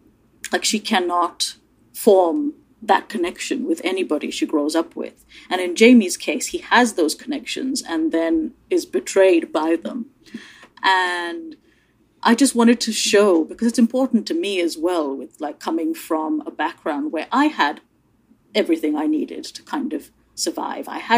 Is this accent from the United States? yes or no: no; India; now in United Kingdom; I grew up in India. I'm now British. My husband is white British. My children are multiracial.